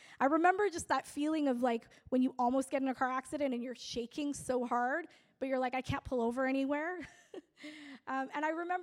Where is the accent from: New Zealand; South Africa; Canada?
Canada; Prince George, British Columbia; Many of you know I grew up in Prince George.